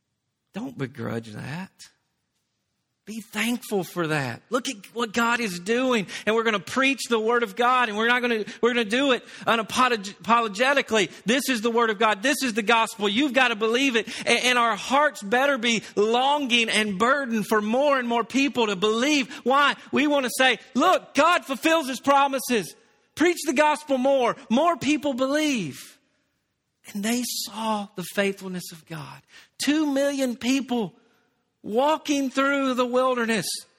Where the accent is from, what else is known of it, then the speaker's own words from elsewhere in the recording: Tennessee, United States; Now, I'm from Tennessee and I love going to Neyland Stadium.